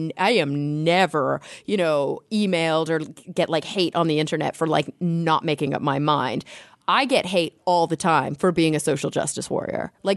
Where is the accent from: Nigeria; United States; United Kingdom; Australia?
United States; Texas; now in California, United States; I grew up in Texas, but that's not why.